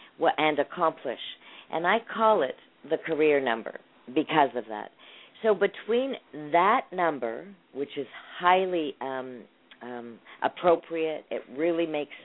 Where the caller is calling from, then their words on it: Toronto, Ontario, Canada; Toronto, yeah. Actually, yeah.